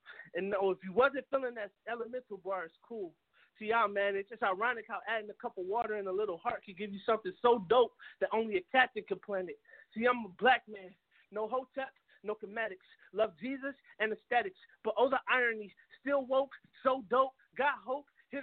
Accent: Detroit, Michigan, United States; now in Baltimore, United States; I'm the storyteller, poet, born and raised in Detroit, Michigan, now living in Baltimore, Maryland, man.

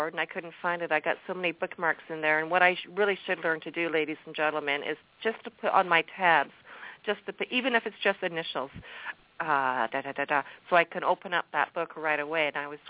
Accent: Canada; accent: Canadian; it could be my Canadian accent coming through.

